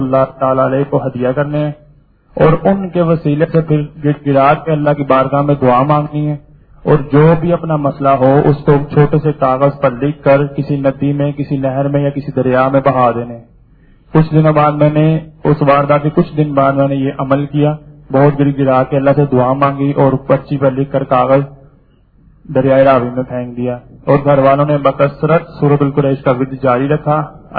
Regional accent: Lahore, Punjab, Pakistan; میں لاہور سے تعلق رکھتا ہوں.

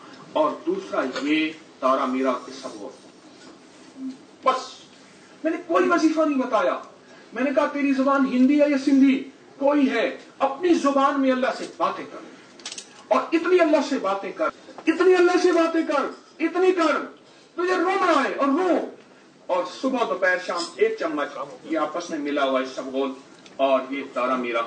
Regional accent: Bahawalpur, Punjab, Pakistan; بہاول پور کا ہوں، ابا اجداد اب بھی وہیں گھر ہے الحمدللہ،

